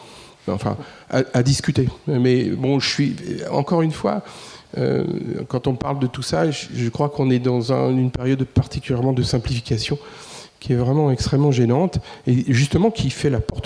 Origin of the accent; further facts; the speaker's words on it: Île-de-France, France; quand j'étais petit, j'habitais en Brie, et il y avait une ferme à côté de chez moi